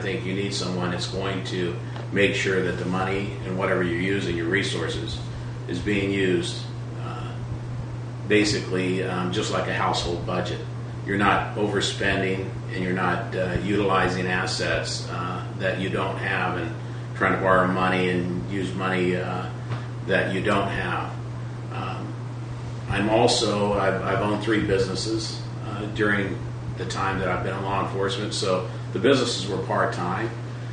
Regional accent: Arkansas, United States; I grew up in Arkansas, and the Marine Corps brought me out to California.

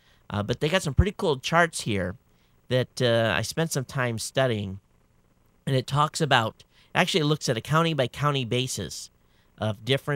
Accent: Michigan, United States; if I go back and look at my home state in Michigan, it says that it will

